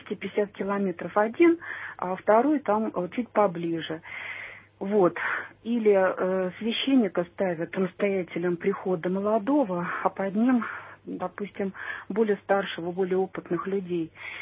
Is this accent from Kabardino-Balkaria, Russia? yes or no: no; Penza Oblast, Russia; Я уроженка Пензенской области.